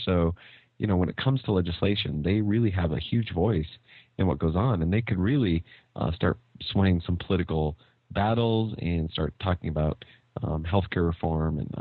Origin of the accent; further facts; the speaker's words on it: Eagle, United States; So she knows I'm from Eagle. She remembers, you know, where I'm from and what I do.